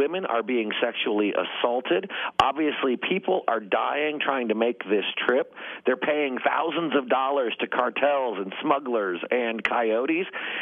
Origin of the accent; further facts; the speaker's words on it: Indiana, United States; I'm just from the South down in Indiana